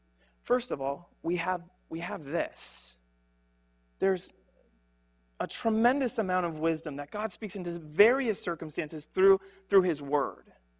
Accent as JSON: {"language": "English", "town": "Gaylord", "region": "Michigan", "country": "United States", "tie": "born or raised there", "said": "For instance, I grew up in Gaylord, Michigan."}